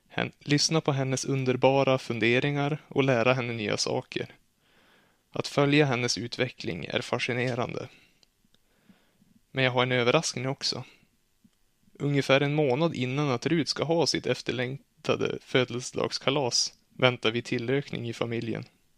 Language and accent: Swedish; Bredbyn, Västernorrland County, Sweden; Hemma i Bredbyn var det väldigt mycket sport på dagarna.